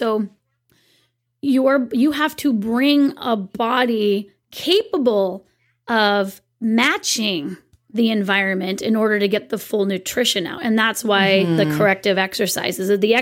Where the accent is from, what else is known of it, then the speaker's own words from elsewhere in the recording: California, United States; I am such a Californian.